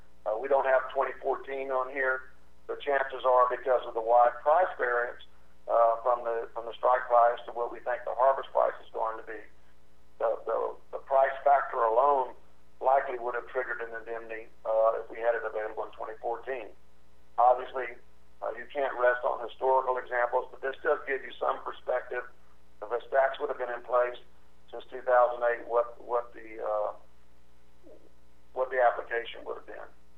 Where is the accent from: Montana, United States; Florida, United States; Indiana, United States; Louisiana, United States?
Louisiana, United States; I'm originally from Louisiana.